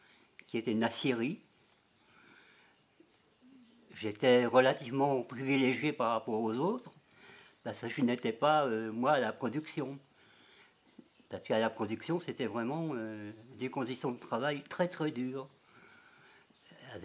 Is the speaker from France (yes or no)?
yes; Pont-à-Mousson, Grand Est, France; also born or lived in Strasbourg; Je venais de la Lorraine, de Pont-à-Mousson. Mais avant Pont-à-Mousson, j'avais vécu à Strasbourg, jusqu'à l'âge de 12 ans.